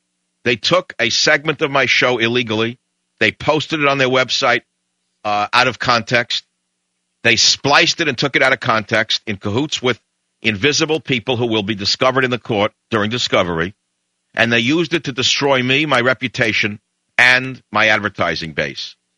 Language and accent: English; United States; Because I am an American patriot.